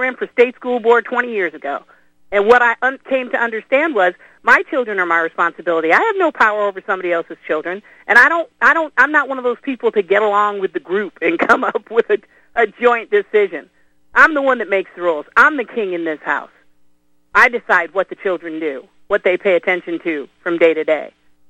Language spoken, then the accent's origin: English; the South, United States; Well, I'm from the South